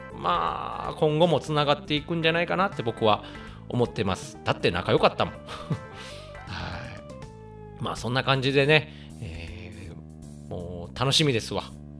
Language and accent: Japanese; Kobe, Hyogo, Japan; now in Amagasaki, Japan; まあ、地元は神戸なんですけど、僕も尼崎に今住んでるんで、めちゃくちゃ近いっていう、隣なんですよね